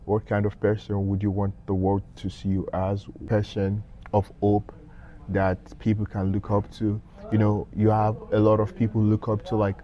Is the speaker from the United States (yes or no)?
no; Oyo, Nigeria; English is a second language; So like back in Nigeria, like I'm from the West, the Yoruba side. So I'm from Oyo in Nigeria. But I speak Yoruba, but like in Nigeria generally, the national language is English.